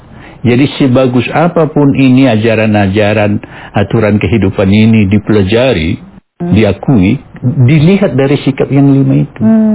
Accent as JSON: {"language": "Indonesian", "region": "North Sumatra", "country": "Indonesia", "said": "Khasnya kan kami Batak, pakai ulosnya ulos Batak, bahasanya bahasa Batak, dan musik tradisinya musik Batak, kondang Batak."}